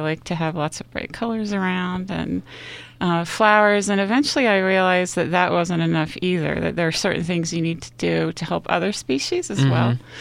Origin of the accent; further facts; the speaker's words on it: Bowie, Maryland, United States; And I kind of grew up with nature. I grew up in Bowie.